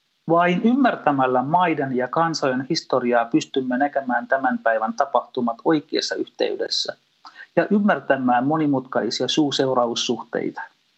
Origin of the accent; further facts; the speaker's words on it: Sri Lanka; kotimaassani Sri Lankassa.